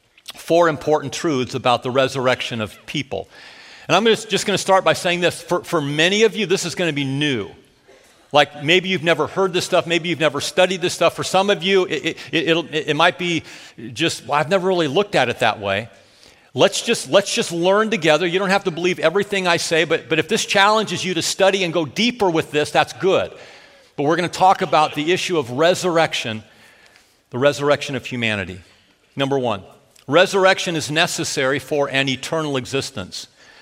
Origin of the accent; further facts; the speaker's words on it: Los Angeles, California, United States; So I'm from Southern California, from the Los Angeles area. Earthquakes are really common.